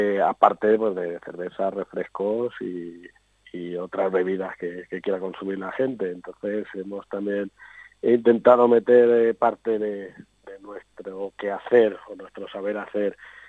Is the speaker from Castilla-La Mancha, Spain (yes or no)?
no; Salinas, Valencian Community, Spain; que soy de Salinas, ¿no?